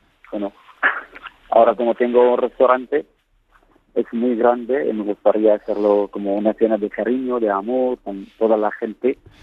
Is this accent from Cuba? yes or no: no; Syria; Bueno, en Siria no tenemos casa ahora, no tenemos nada... No podemos volver en el momento.